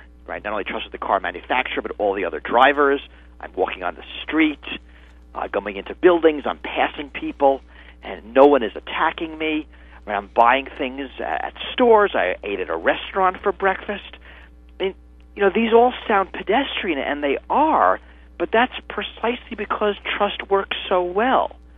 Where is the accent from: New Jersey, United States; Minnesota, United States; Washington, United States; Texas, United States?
Minnesota, United States; Minneapolis; I'm kind of trusting the whole legal and social system in my hometown of Minneapolis